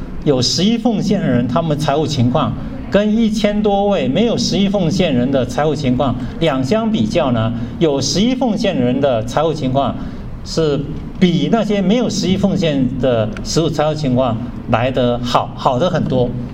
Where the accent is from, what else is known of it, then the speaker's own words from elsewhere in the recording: Taiwan; 我是台湾人